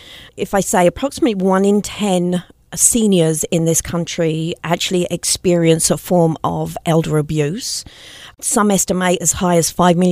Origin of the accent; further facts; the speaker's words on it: Cambridge, East of England, United Kingdom; moved away as an adult; now in United States; I actually came to the United States back in 1989. I came on a two-week vacation. I was born and raised in England in the university city of Cambridge.